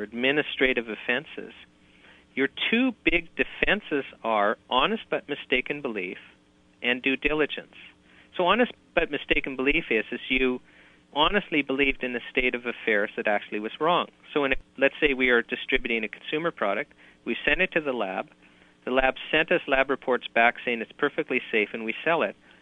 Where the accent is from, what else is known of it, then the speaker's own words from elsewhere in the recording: Canada; as a Canadian, I've always just taken my rights for granted.